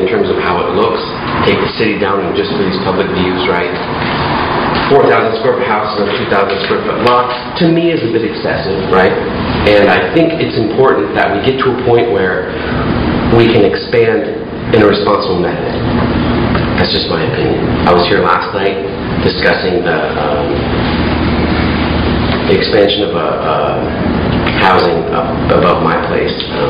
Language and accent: English; Snohomish, Washington, United States; I've lived here for a while. I grew up actually in Snohomish specifically